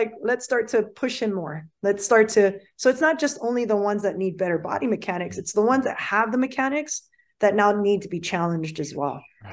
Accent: Hawaii, United States; The first time that I traveled back to Hawaii Island, because I'm from Hawaii Island, to go hang out with my family for a week

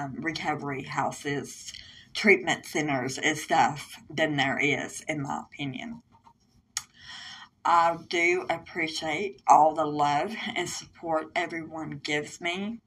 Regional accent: Arkansas, United States; in my hometown in Southwest Arkansas

